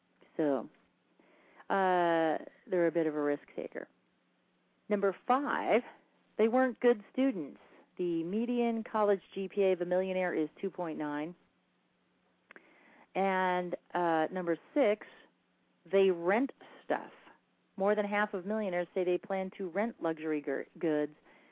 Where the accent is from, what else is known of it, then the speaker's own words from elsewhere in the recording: Phoenix, Arizona, United States; Phoenix, Arizona, my hometown.